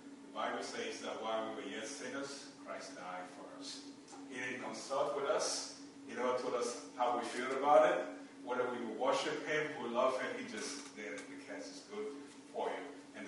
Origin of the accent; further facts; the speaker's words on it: Liberia; I was born in Liberia, and my parents, he chose my parents as well. I never chose that. My mom never went to school. They were never Christian. Grew up there in Africa, economic situation, civil war, refugee life.